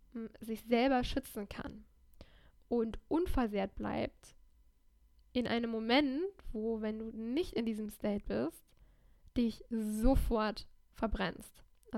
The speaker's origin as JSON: {"language": "German", "town": "Düsseldorf", "region": "North Rhine-Westphalia", "country": "Germany", "said": "Ich komme nämlich aus Düsseldorf, das heißt, es war direkt nebenan."}